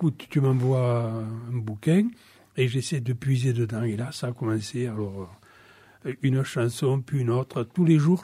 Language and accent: French; Béziers, Occitanie, France; Non, je suis originaire de Béziers.